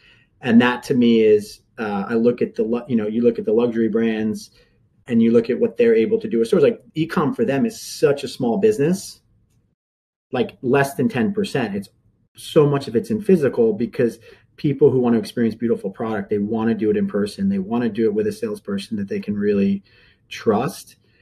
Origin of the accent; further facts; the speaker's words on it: Spring Lake, New Jersey, United States; we actually opened up a restaurant and a cafe in Spring Lake, New Jersey, which is my hometown.